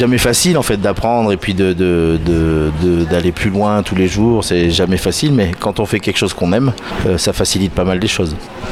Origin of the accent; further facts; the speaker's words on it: Nouvelle-Aquitaine, France; Alors, je suis français d'origine et je viens d'une région qui s'appelle le Périgord. Périgord, c'est dans le sud-ouest de la France.